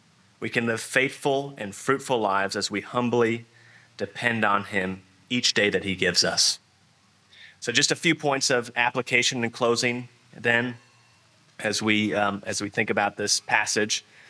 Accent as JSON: {"language": "English", "country": "United States", "said": "Many of my friends that are in my stage of life back in my home country in the U.S. are on maybe their third or fourth home"}